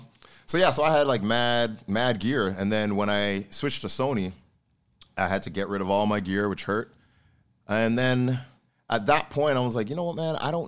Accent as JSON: {"language": "English", "country": "Canada", "said": "Now, remember, I'm Canadian. So he gave me $30 US."}